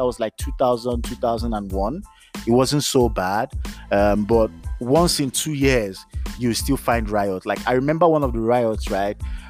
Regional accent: Lagos, Nigeria; that was like childhood growing up in Lagos. At some point, they started allowing me go out. And I grew up in a Jehovah's Witness family, right?

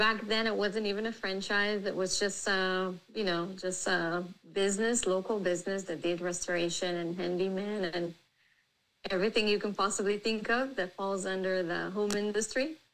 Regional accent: Israel; English is a second language; moved away as an adult; now in United States; I was born and raised in Israel. I served in the IDF for 2 years, and then I came here to the U.S. in 2003. I got married in Israel, came here.

